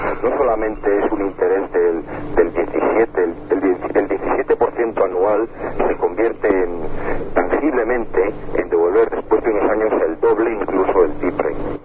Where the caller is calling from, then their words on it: Valladolid, Castile and León, Spain; llamo de Valladolid.